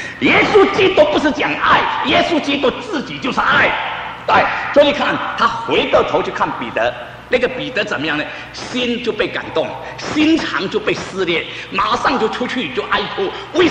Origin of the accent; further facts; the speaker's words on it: China; 今天日本人跟我们中国人一样高大